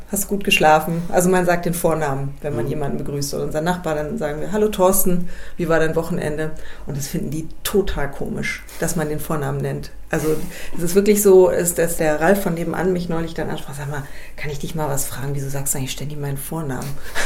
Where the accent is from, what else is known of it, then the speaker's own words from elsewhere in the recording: West Germany, Germany; Diese Erfahrung jetzt mal so als Wessi, so ein bisschen so die Orchidee zu sein und das Ungewöhnliche und das etwas Komische, das finde ich ehrlich gesagt auch mal ganz gut.